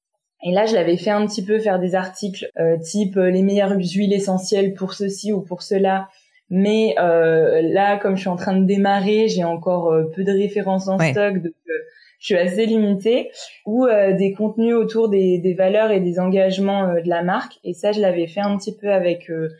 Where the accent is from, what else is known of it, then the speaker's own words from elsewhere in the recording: France; je suis d'origine franco-malgache. Donc j'ai une mère française et un père malgache et j'ai grandi en France